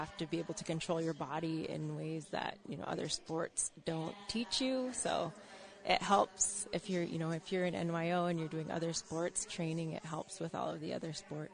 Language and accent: English; Nome, Alaska, United States; I'm from Nome. Happy to be here today.